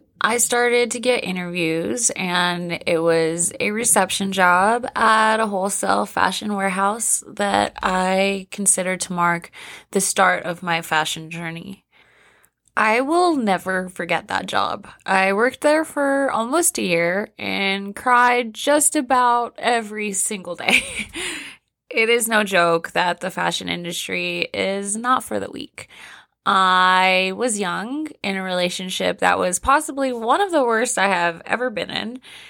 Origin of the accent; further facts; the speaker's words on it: Riverside, California, United States; back in my hometown, Riverside, California.